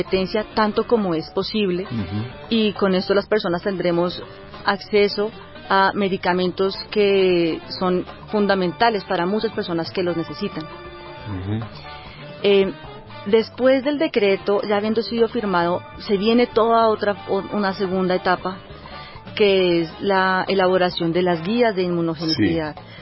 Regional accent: Colombia

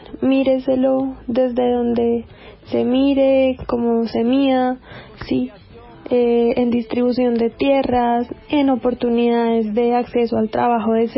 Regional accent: Colombia; como sociedad colombiana

